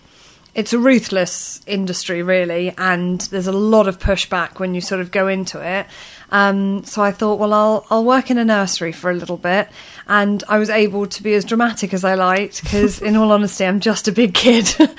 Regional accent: Kenya; I was born and raised in Kenya.

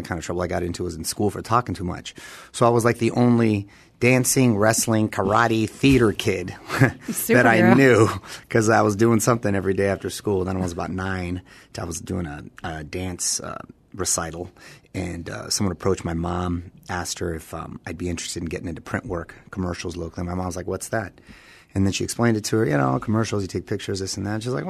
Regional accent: Chula Vista, California, United States; I'm a child of immigrants and the first generation kid here. I was born and raised in Chula Vista, which is a border town next to Tijuana. I could usually see the lights from my house.

